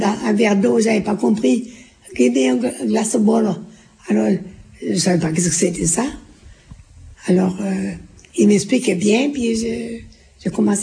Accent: Brittany, France; accent: Breton; Oh non, j'ai l'accent breton.

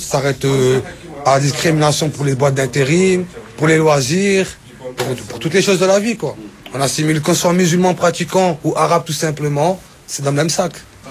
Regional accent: France; En tant que Français

